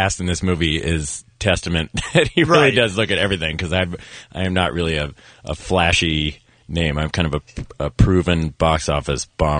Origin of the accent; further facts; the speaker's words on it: Lafayette, California, United States; I grew up in Northern California, outside San Francisco, a place called Lafayette and Moraga.